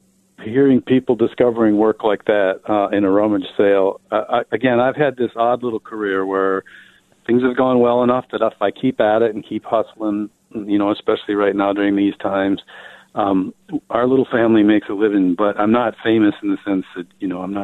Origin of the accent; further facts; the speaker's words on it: New Auburn, United States; they've gone to New Auburn, my hometown, and they're like, well, it's nothing like you describe it in the book.